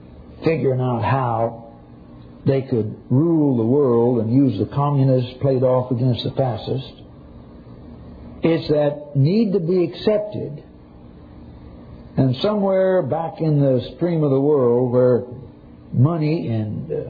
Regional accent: Oroville, United States; I remember my little town I grew up in Oroville.

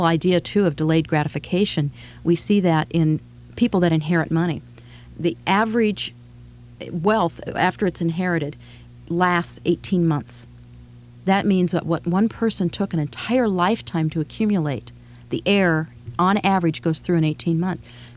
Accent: Oregon, United States; In fact, I grew up in Oregon. And one of the stories that I like to tell is I was near the Oregon coast where there's a lot of crabs.

